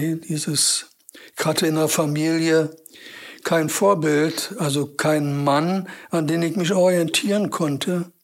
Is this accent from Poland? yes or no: yes; Seeburg, Warmian-Masurian Voivodeship, Poland; born there; Also geboren bin ich in Seeburg, Ostpreußen, weil damals die Mütter, die schwanger waren, zum Entbinden in ihre Heimatorte zurück konnten.